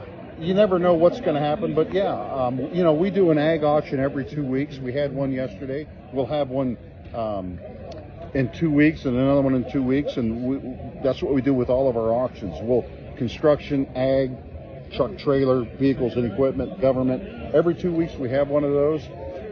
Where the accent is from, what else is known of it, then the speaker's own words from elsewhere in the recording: Cedar Rapids, Iowa, United States; Yeah, I grew up in Cedar Rapids, Iowa, which is north of Iowa City, about 30 miles. That's where I grew up.